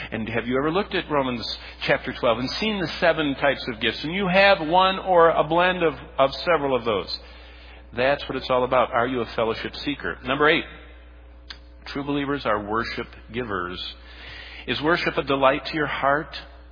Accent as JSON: {"language": "English", "region": "Michigan", "country": "United States", "tie": "born or raised there", "said": "when I grew up in the Baptist church in Michigan, fellowship meant pink punch"}